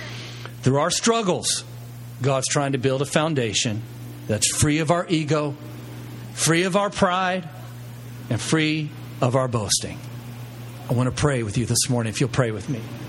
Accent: the South, United States; And I grew up in the South, so I can use that word.

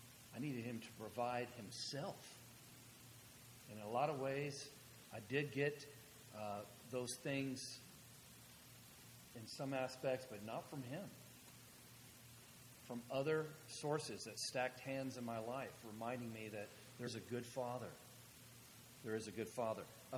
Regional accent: the South, United States; I'm from the South, and they say goodbye, you know, in the house, at the door, in the driveway, and as you're leaving in the car. It's a Southern thing.

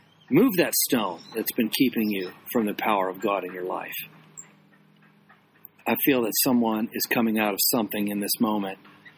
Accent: Clearwater, Florida, United States; When I moved to Catalina, I remember things that I hated about my hometown of Clearwater until after I left it.

